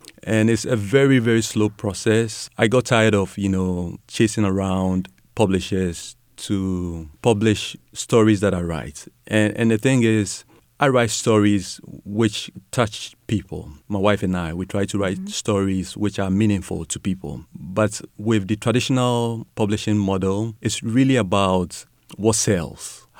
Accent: Ghana; I'm originally from Ghana in West Africa

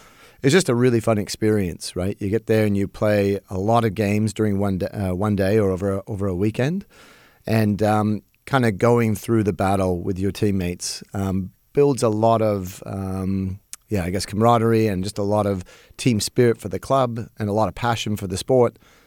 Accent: Australia; now in United States; I'm from Australia originally, and so I grew up with the game, but didn't really play a lot actually until I came to the States.

